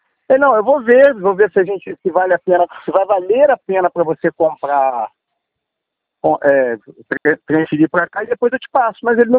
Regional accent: Rio de Janeiro, Brazil; eu sou do Rio

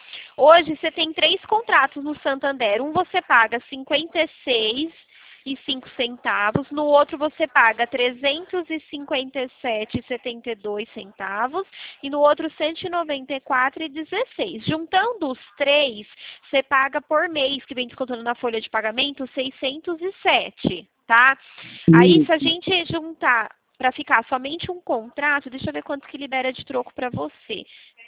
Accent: Araras, São Paulo, Brazil; aqui eu sou de Araras

